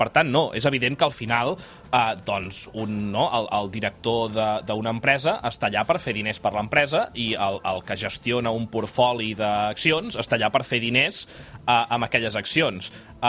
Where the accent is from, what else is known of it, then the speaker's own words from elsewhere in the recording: Catalonia, Spain; com a mal català no suporto el tomàquet